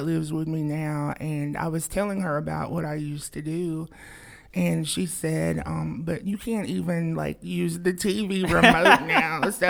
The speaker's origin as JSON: {"language": "English", "town": "Cleveland", "region": "Tennessee", "country": "United States", "tie": "born or raised there", "said": "I'm from the area. I grew up in Cleveland, Tennessee."}